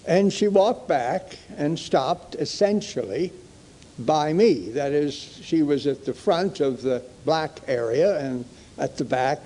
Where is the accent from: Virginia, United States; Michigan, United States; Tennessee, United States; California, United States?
California, United States; Now, when I grew up in California and rode a bus, there wasn't any such thing. We took for granted that people rode buses. I came from Northern California, the same way throughout the Union, but it was not so.